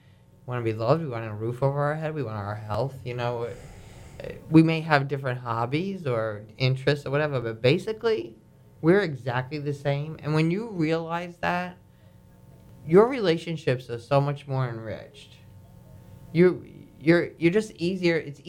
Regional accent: New York, United States; Catherine and I actually... We're both from Long Island. We went to rival high schools.

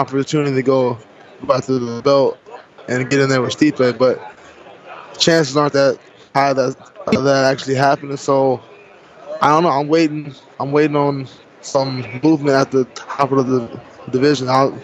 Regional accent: Chicago, Illinois, United States; I'm from the South Side.

